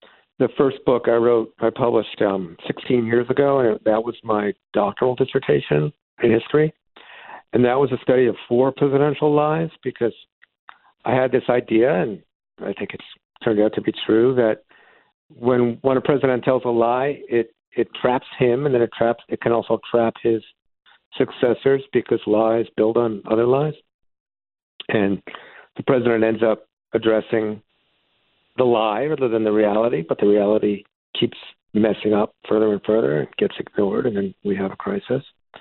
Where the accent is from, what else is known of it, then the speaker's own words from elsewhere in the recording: New York, United States; I grew up in New York. I lived with a guy, and I knew it was dangerous.